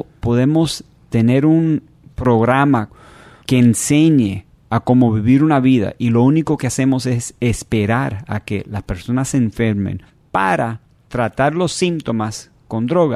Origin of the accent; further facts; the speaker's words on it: Miami, Florida, United States; born there; Yo nací aquí en Miami.